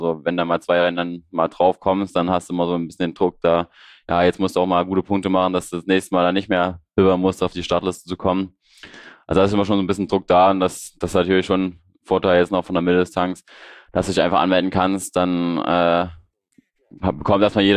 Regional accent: Leipzig, Saxony, Germany; Ich komme aus Leipzig

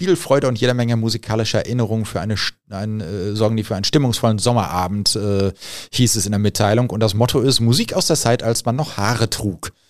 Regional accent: North Rhine-Westphalia, Germany; als Ruhrpottler sage ich einfach Krange

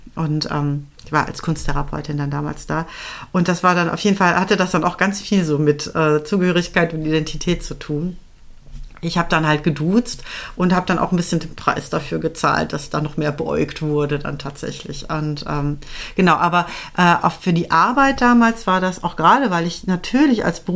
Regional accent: West Germany, Germany; und ich da auch mehr als Wessi sozusagen auch beäugt wurde

